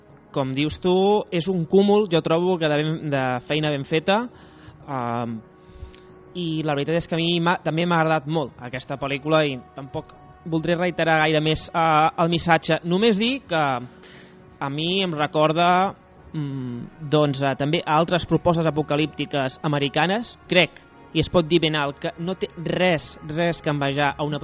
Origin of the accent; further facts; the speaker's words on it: Barcelona, Catalonia, Spain; Pel metro de Barcelona, que més que els que som de Barcelona